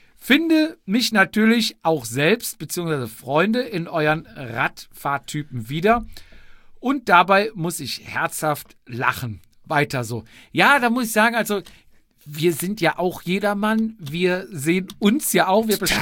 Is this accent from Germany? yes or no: no; Austria; als Österreicher